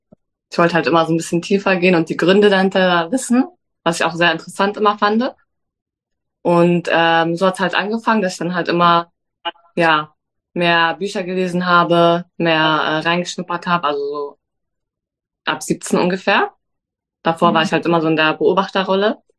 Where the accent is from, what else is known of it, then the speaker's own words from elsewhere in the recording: Berlin, Germany; Ich komme aus Berlin. Bin 31 Jahre jung